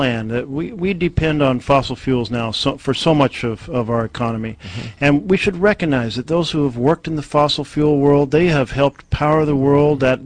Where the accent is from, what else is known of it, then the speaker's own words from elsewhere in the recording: Oregon, United States; Well, my home state of Oregon, you see the impact of the changing climate everywhere.